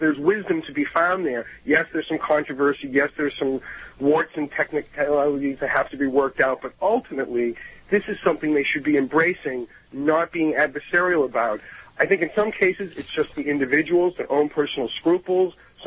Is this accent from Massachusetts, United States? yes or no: yes; Massachusetts, United States; I'm from Massachusetts. Tip O'Neill was my political mentor.